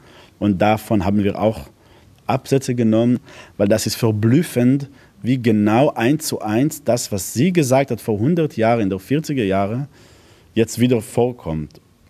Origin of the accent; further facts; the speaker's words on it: Israel; Ich komme aus Israel